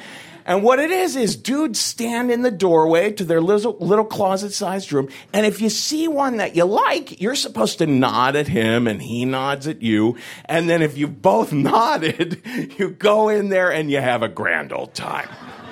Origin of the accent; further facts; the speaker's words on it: Ohio, United States; But I'm from Ohio. I don't know how to be disagreeable, you know?